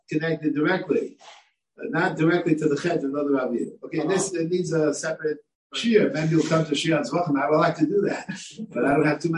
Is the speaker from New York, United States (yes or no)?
yes; New York, United States; Even though I grew up in New York, so I should know some more